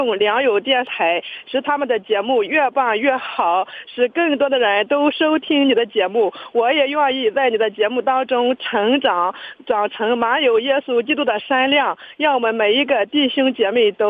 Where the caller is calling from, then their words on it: Shandong, China; 我是山东的